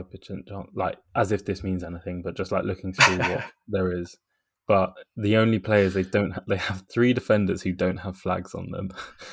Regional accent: United Kingdom; Well, as a Brit, I'll go for the non-honest answer of, yeah, I'm fine, thanks, mate.

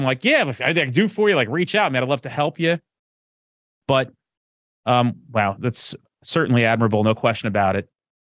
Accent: New Jersey, United States; I'm from Jersey, so you're not going to get some fluff because I don't need anything from you.

